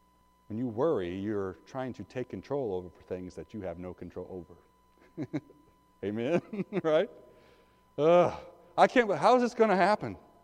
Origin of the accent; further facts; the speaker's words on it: Decatur, United States; back in my home church where I grew up in Decatur